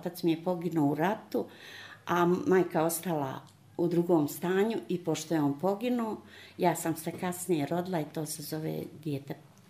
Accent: Bulozi, Republika Srpska, Bosnia & Herzegovina; born there; Rođena sam pravo u Bulozima, a to moje selo, jedan dio pripada Paljanskoj opštini, jedan dio Starom gradu.

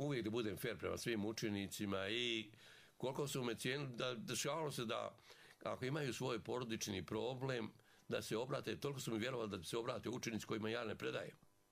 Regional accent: Bijakovac, Republika Srpska, Bosnia & Herzegovina; Ja sam rođen u selu Bijakovac kod Kozarske, odnosno Bosanske Dubice.

